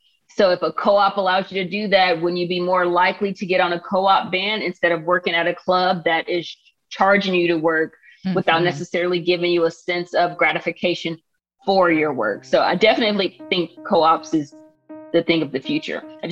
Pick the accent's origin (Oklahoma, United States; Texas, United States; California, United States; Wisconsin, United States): California, United States; Palmdale; now in Los Angeles, United States; And I did take him to one protest that was dear to me in my hometown of Palmdale, but I couldn't take him to all the ones out here in LA.